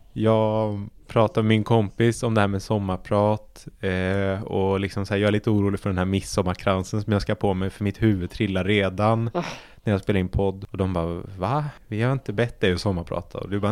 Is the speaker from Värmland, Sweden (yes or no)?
yes; Sunne, Värmland, Sweden; Det är samma i Sunne liksom, det jag växte upp i Sunne i Värmland.